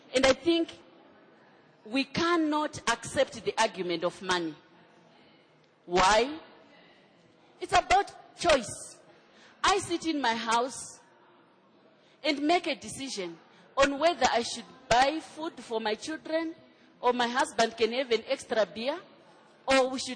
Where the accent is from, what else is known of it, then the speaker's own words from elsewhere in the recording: Zimbabwe; I come from Africa, where when I say I come from Africa and I meet somebody in the corridor, they say, so do you know Fatima from Mali? I'll say, no, I'm from Zimbabwe.